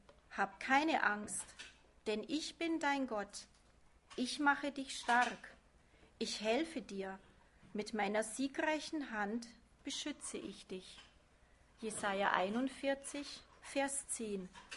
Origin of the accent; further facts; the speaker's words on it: Penzberg, Bavaria, Germany; Ich komme aus Penzberg